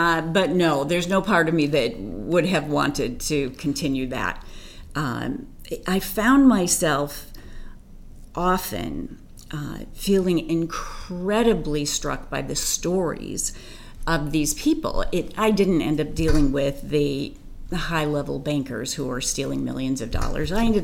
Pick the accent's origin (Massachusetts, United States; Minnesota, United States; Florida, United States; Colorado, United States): Minnesota, United States; Well, I grew up in Minnesota, in the suburbs, and decided to go to law school.